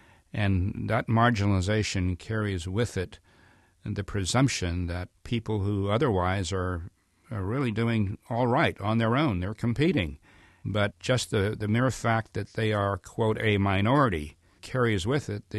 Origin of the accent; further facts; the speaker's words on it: Sacramento, California, United States; Growing up in Del Paso Heights, which is a very low-income area of Sacramento, coming from a household in which my grandmother raised me